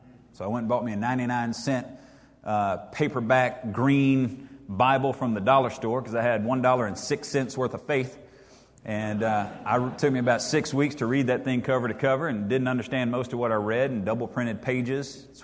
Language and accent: English; Texas, United States; I grew up in Deep East Texas. I'm sure you're shocked by my accent.